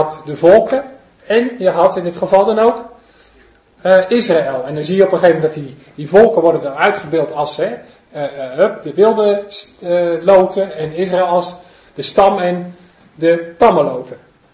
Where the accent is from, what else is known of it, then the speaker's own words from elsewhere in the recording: Gelderland, Netherlands; Ik kom ook weer niet van oorsprong uit Holland hoor. Ik kom uit de Betuwe, van Flipje, weet u wel.